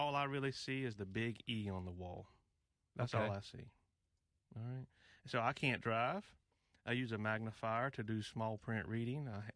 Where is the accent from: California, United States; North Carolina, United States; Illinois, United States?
North Carolina, United States; Concord; Well, Ray, I'm from Concord, North Carolina. My two parents met in high school. I was born 46 years ago, and I was actually born blind.